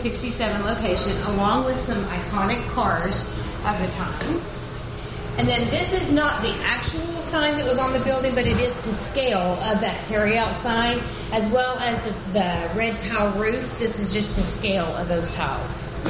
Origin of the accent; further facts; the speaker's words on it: Texas, United States; So, you know, being a Texan, that, you know.